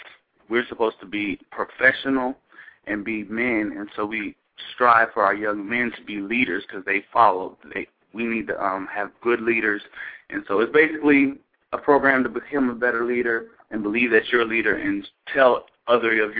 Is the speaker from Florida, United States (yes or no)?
yes; Tampa, Florida, United States; now in Miami, United States; I'm from Tampa Bay, Florida, and I currently reside at Miami Job Corps Center getting my technical degree in computer tech.